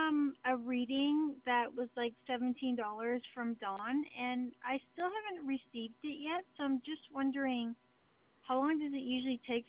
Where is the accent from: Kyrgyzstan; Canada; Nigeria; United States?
Canada; But because I'm from Canada